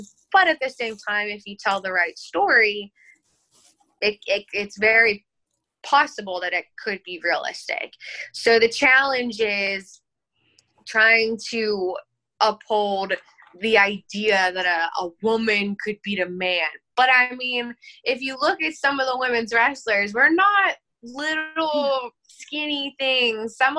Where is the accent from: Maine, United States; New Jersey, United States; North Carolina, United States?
North Carolina, United States; born there; now in Pittsburgh, United States; Actually, I was born in North Carolina.